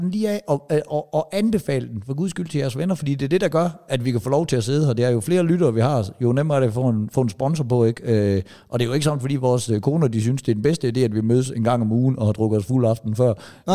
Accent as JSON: {"language": "Danish", "town": "Give", "region": "Region of Southern Denmark", "country": "Denmark", "tie": "born or raised there", "said": "når det jeg husker tilbage på byfester der, da jeg var barn i Give"}